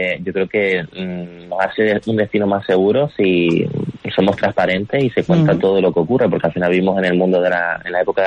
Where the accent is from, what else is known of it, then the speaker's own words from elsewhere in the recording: Canary Islands, Spain; y al final nos importa a nosotros como canarios, ¿no?